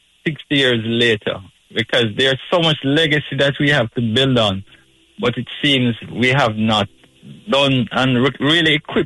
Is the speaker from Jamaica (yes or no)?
yes; Jamaica; I'm just returning from Jamaica, and I know we struggled to find 10 songs.